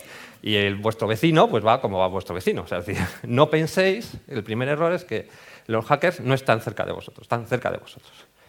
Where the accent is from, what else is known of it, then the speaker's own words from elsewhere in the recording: Bilbao, Basque Country, Spain; moved away; soy bilbaíno, estudié informática al otro lado de la ría. Emigré el siglo pasado